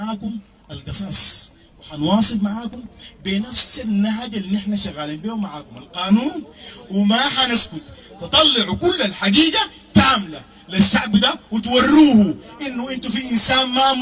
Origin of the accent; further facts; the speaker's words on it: Sudan; نحن كسودانيين حنوريكم يعني شو دم السوداني ده